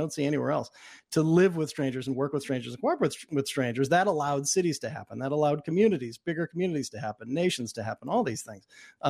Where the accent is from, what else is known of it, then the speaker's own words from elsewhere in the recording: Boston, Massachusetts, United States; I grew up in Boston, so I got to see my parents kind of chatting up everyone everywhere they went.